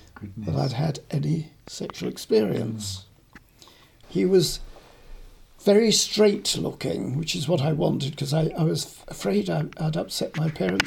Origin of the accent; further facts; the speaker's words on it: South East England, United Kingdom; moved away as an adult; I was brought up in Hampshire